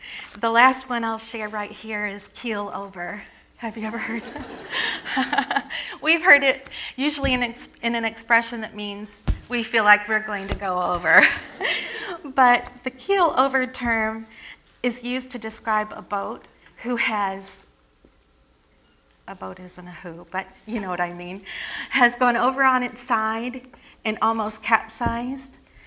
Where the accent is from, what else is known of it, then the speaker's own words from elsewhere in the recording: Port Huron, Michigan, United States; also born or lived in Detroit; So I was born in Detroit down here. My dad was a Detroit policeman. During the riots of the civil rights movement in 1968, he moved us, our family, north, out of the city of Detroit, up to the port city of Port Huron